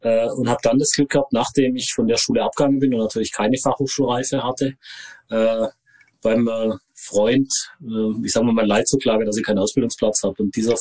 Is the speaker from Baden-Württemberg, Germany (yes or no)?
yes; Konstanz, Baden-Württemberg, Germany; born there; ich bin in Konstanz geboren, am schönen Bodensee.